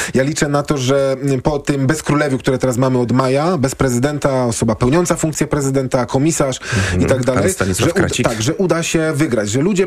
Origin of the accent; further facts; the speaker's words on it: Kraków, Lesser Poland, Poland; ja jestem z Krakowa